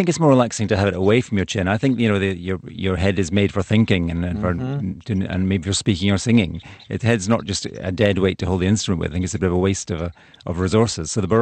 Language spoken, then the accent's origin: English; Dublin, Leinster, Ireland; born there; I mean, I was born in Dublin and feel very Irish and Scottish.